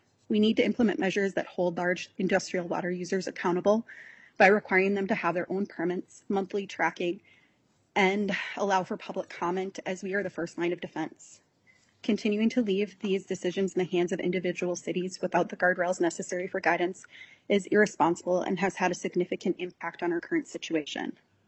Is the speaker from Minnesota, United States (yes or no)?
yes; Monticello, Minnesota, United States; I'm from Monticello, Minnesota.